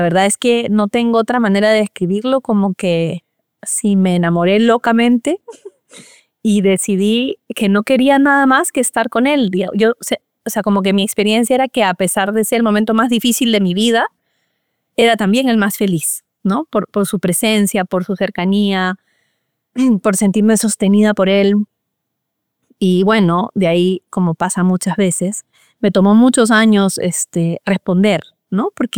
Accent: Peru; moved away as an adult; now in United States; yo soy peruana de nacionalidad, mi familia es peruana, yo crecí en el Perú, pero una vez que ya había empezado mi vida religiosa, casi todo mi ministerio lo he hecho en Estados Unidos.

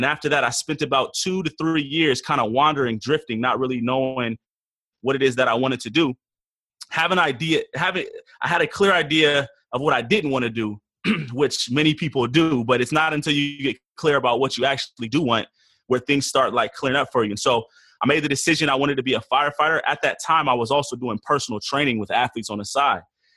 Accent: Portland, Oregon, United States; I'm from Portland, Oregon, third out of four boys. My dad is from Nigeria

